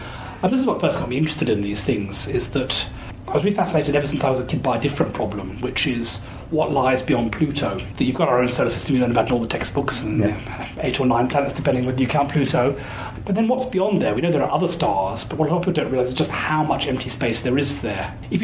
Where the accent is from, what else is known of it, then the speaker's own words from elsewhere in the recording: England, United Kingdom; also born or lived in United States; now in Australia; I grew up in England, studied physics and science at Cambridge, then I worked in the US for a couple of years, the University of Arizona, then came to University of Melbourne for a few years